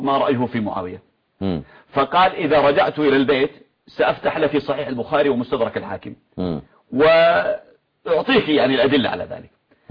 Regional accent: Yemen; قبيلة قحطان عندنا في اليمن

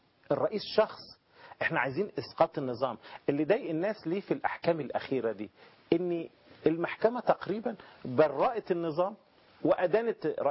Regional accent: Egypt; لما عرفوا أن أنا مصري

